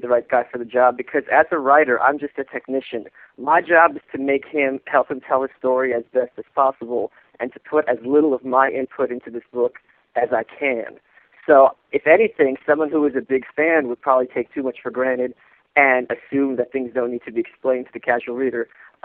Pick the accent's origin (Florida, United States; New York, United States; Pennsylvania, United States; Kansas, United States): New York, United States; Brooklyn; I'm from Brooklyn, you know, so if you want to throw, I'll throw down with you.